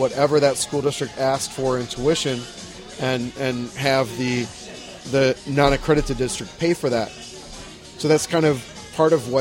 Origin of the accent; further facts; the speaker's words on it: Clayton, United States; I grew up in Clayton, and I loved the houses where I grew up.